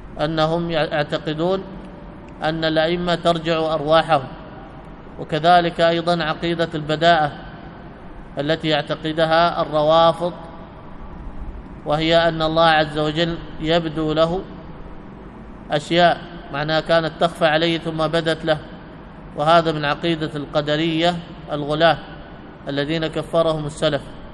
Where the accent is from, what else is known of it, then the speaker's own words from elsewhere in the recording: Yemen; وهكذا الجارودية التي يمثلها عندنا في اليمن الحوثة